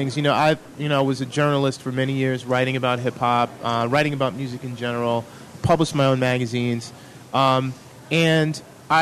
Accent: New York City, New York, United States; growing up in New York City, in the 70s, 80s, you could look at someone and based on how they were dressed, this person is from Brooklyn, this person is from Queens.

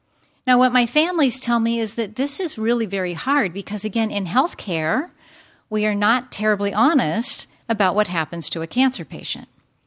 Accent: Sacramento, California, United States; I'm from Sacramento, and so that 99 corridor, Stockton and Fresno, we hear lots about gunshots and violence

